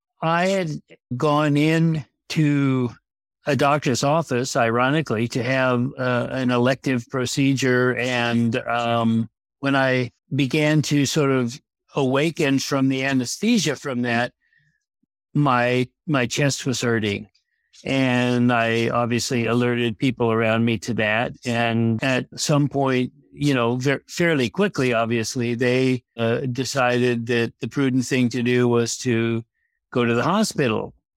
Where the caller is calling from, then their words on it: Los Angeles, California, United States; Well, I'm at home in good old Los Angeles